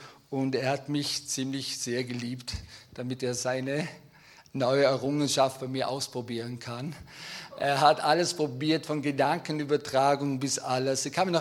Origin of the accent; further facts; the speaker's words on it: Brederis, Vorarlberg, Austria; Ich bin aufgewachsen in Brederis